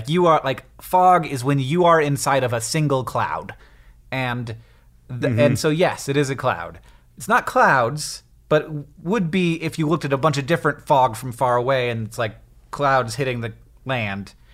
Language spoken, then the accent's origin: English; Netherlands; English is a second language; I'm from the Netherlands.